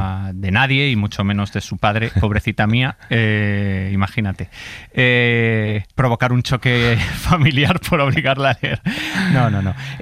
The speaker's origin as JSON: {"language": "Spanish", "region": "Castile and León", "country": "Spain", "tie": "born or raised there", "said": "porque en mi pueblo no había ni biblioteca. Lo que llegaba era esta cosa que se inventó maravillosa, la comunidad de Castilla y León, que era el bibliobús."}